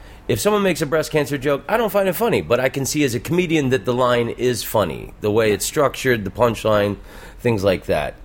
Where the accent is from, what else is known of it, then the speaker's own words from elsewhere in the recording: Orlando, Florida, United States; I'm from Orlando, Florida. And it's where I grew up, and it's a really cheesy place, you know? There's no culture. It's amusement parks.